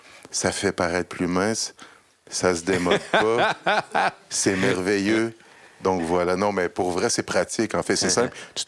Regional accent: Quebec, Canada; Ben moi, je viens évidemment du Québec.

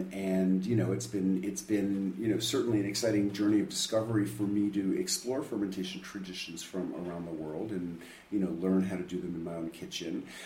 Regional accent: New York, United States; I grew up on the Upper West Side, actually, in this apartment. My brother has taken over the lease to the apartment we grew up in. I grew up eating pickles from Zabar's, which is two blocks from here.

